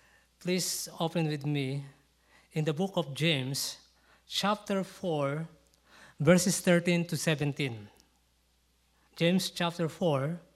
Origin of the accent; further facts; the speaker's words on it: Philippines; Allow me to share with you also, because I'm Filipino, what Filipinos' ways to celebrate or to welcome New Year's.